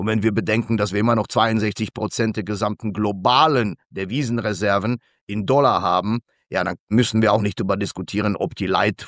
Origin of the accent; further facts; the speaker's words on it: Germany; now in Switzerland; ich bin Deutscher, das wissen Sie.